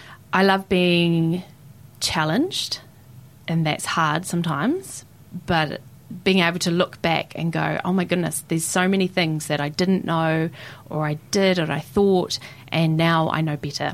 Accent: Gore, Southland, New Zealand; now in Dunedin, New Zealand; And I grew up in Goa, or Maruawai, under the beautiful mauka of Hokonui and the awa of Matauda. And I've been living here in Otipoti since I came to study.

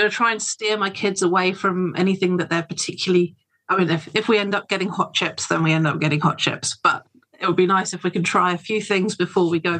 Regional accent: England, United Kingdom; now in Selwyn, New Zealand; I've lived in Selwyn 10 years now.

